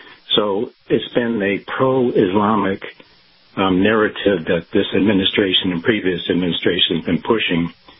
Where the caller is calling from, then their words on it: Clearwater, Florida, United States; Hey, Cal. It's … in Clearwater.